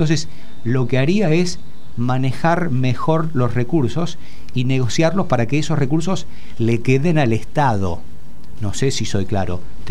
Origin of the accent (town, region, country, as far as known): Venado Tuerto, Santa Fe, Argentina